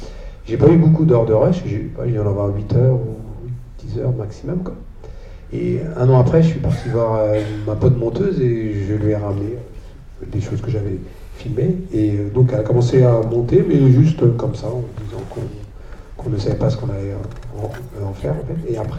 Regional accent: L'Estaque, Provence-Alpes-Côte d'Azur, France; je suis natif de l'Estac. Mon père est venu dans les années, fin d'année 40, et je suis natif de l'Estac.

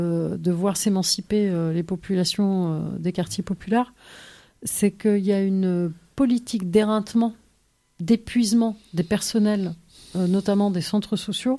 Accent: Paris, Île-de-France, France; now in Marseille, France; Et moi, je suis arrivée de Paris à Marseille. Ma famille n'est pas là.

